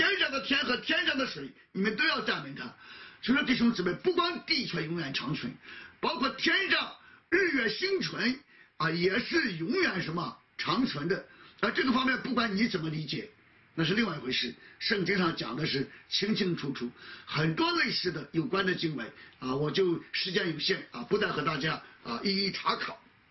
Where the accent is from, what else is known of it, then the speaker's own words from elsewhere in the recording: China; 其实我们中国人也常常讲怒火中烧